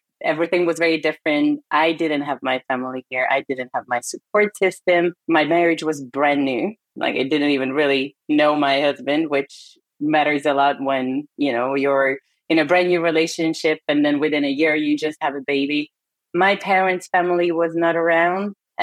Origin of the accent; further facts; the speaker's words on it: Hungary; English is a second language; moved away as an adult; now in United States; So as you can hear, I was not born and raised in this country. Originally, I'm from Hungary. That's a country in Europe right next to Austria. Mm-hmm. And I moved to the States back in 2011.